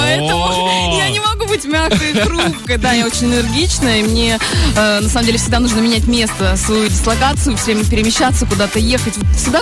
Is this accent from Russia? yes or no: yes; Saint Petersburg, Russia; я сама из Питера, и поэтому, когда я приезжаю в свой родной город, я его чувствую прям как стены.